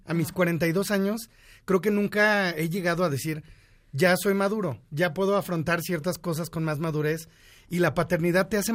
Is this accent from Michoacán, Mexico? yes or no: no; Cuautitlán Izcalli, State of Mexico, Mexico; yo soy de Cuautitlán Izcalli, sí, de que crecí en una fábrica de dulces